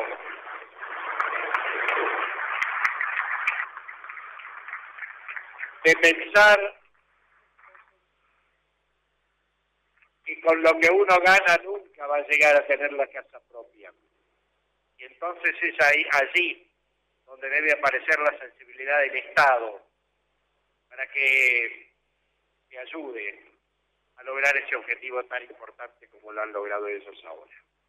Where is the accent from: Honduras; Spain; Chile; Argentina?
Argentina; También existimos, también somos argentinos.